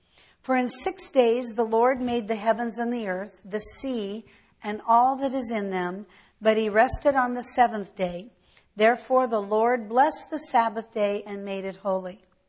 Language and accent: English; Colorado, United States; And I remember as a little girl growing up in Colorado in the 50s and early 60s, but mostly the 50s, no gas station was open ever.